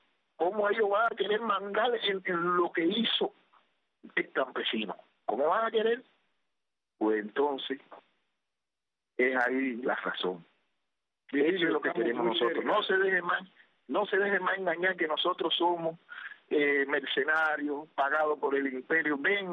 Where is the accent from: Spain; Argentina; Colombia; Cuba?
Cuba; Te lo digo yo que soy cubano.